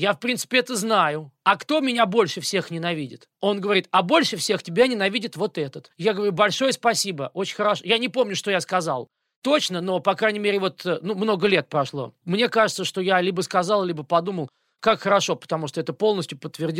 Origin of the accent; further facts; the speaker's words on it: Moscow, Russia; Не только Москва, разумеется, но поскольку я москвич, и Москва во многом центр была, есть и будет, наверное.